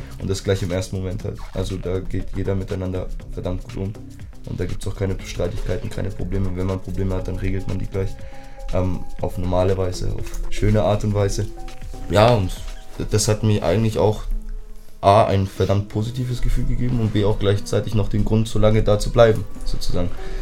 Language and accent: German; Schoppershof, Bavaria, Germany; Ich bin in Schoppershof groß geworden und kannte da noch nicht so wirklich viele Leute. Also ich bin in Mögeldorf auf die Schule gegangen